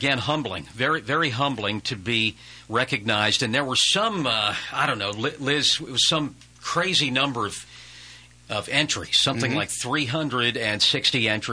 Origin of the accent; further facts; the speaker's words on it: West Virginia, United States; now in Virginia, United States; It also has to do with my home state, West Virginia, and my adopted state, which is Virginia.